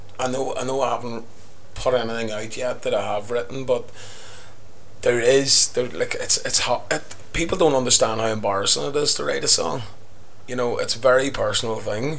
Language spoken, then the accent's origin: English; Trillick, Northern Ireland, United Kingdom; also born or lived in Enniskillen; now in Belfast, United Kingdom; I'm living now in Belfast. I'm originally from... I say Tyrone, but it's Tyrone and Fermanagh. I was born in Enniskillen, my childhood in a place called Trillick, and then we moved to Enniskillen for the later part of my last few years, and now I'm currently living up in Belfast.